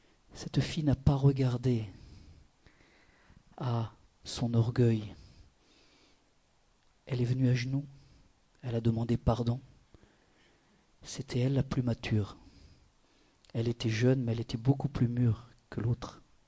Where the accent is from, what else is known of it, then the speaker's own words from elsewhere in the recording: Germany; Je n'ai pas vécu la guerre. Mais je suis allemande.